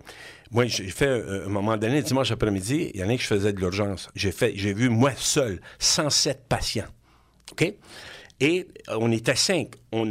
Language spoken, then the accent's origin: French; New Brunswick, Canada; moved away as an adult; now in Québec, Canada; J'ai travaillé 3 ans chez nous au Nouveau-Brunswick, de 1974 à 1977